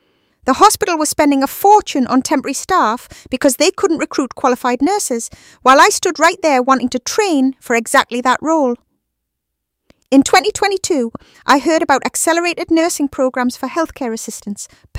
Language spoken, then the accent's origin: English; Wallsend, North East England, United Kingdom; I grew up in Wallsend watching my gran fight cancer.